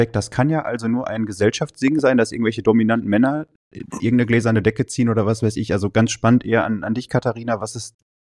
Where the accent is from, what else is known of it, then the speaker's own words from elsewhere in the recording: Dortmund, North Rhine-Westphalia, Germany; born there; now in Berlin, Germany; Ich komme gebürtig aus Dortmund, wohne jetzt in Berlin